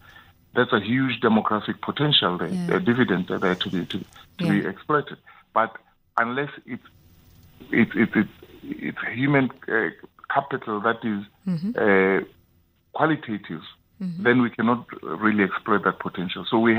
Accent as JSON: {"language": "English", "country": "Lesotho", "said": "I mean, I come from Lesotho. We never used to have snow in November."}